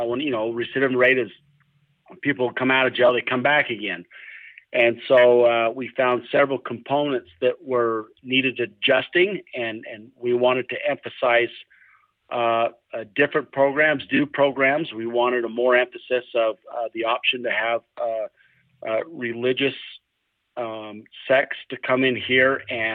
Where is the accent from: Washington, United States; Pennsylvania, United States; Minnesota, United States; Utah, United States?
Utah, United States; Pleasant View; I was born and raised in Pleasant View, Utah, and I went to Weber High School there